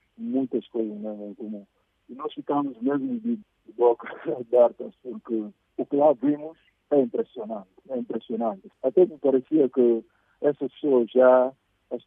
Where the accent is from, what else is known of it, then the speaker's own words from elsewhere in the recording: Guinea-Bissau; Nós dissemos assim, somos da Guiné Bissau. Estamos aqui para participar no festival pela primeira vez.